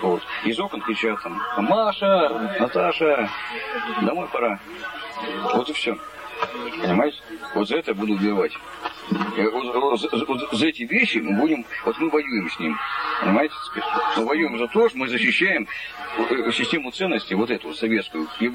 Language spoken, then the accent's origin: Russian; Siberia, Russia; я сибиряк. Я живу на этой земле